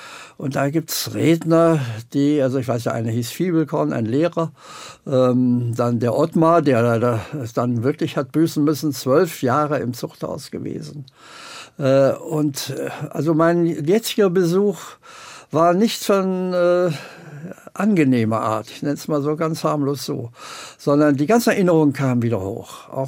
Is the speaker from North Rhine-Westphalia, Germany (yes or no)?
no; Bitterfeld, Saxony-Anhalt, Germany; ich komme gerade aus Bitterfeld, da war so eine 17. Juni, ja, fast eine Woche Veranstaltung. Mit 15 habe ich den 17. Juni dort erlebt, war beteiligt, was man machen kann als Schüler.